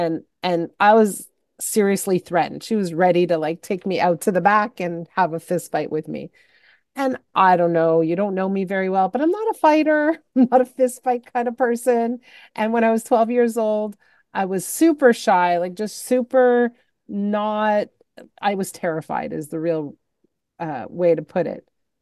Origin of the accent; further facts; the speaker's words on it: Montreal, Quebec, Canada; I grew up in Montreal, so high school started in grade 7.